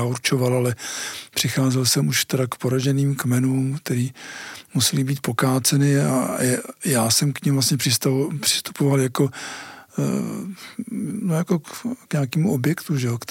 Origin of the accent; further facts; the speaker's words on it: Prague, Czechia; já teda jsem vyrůstal ve Vysočanech